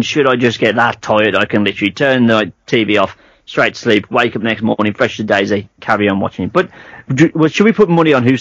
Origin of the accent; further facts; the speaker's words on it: United Kingdom; Because we are British, we have to make a big decision on Sunday.